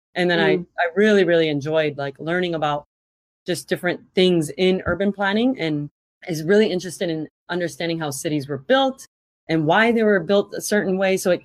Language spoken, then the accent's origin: English; Cleveland, Ohio, United States; opportunities and possibilities that I really didn't see growing up in Cleveland